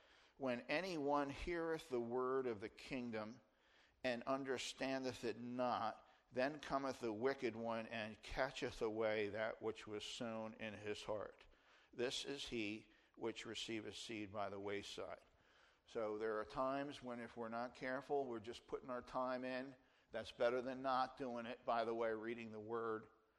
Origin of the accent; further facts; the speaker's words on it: New Jersey, United States; accent: New Jersey; That's my New Jersey accent from way back when.